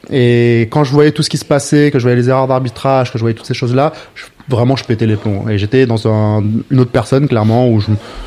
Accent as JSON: {"language": "French", "country": "France", "said": "qui voit que je suis français"}